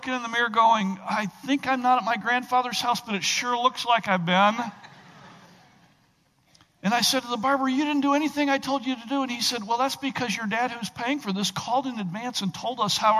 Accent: Michigan, United States; So growing up near Michigan State University, we had a lot of influence in our community

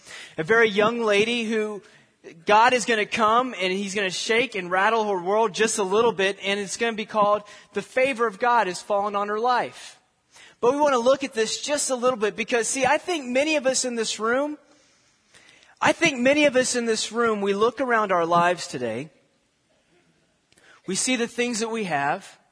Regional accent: Texas, United States; I grew up in Texas as a young child.

